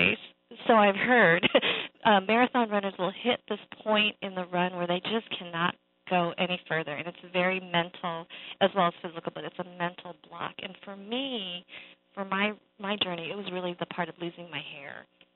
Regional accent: Boulder, Colorado, United States; Well, I grew up in Boulder, Colorado, which is a beautiful part of the country. But I was one of the few Asian Americans, you know, growing up.

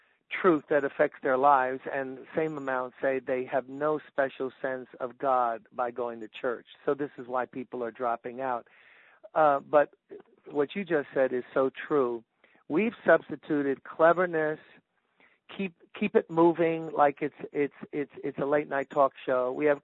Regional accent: Brooklyn, New York, United States; It was Milford, Connecticut, and I grew up on the hot pavement of Brooklyn.

